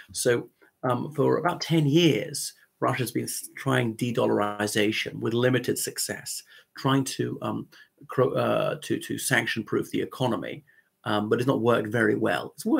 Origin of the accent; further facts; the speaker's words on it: Ireland; from Ireland, so welcome back to my channel once more.